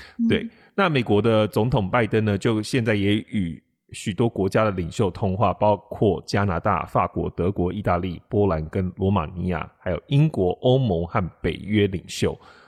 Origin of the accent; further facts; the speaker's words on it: Taiwan; 就不是我们台湾人自己这样看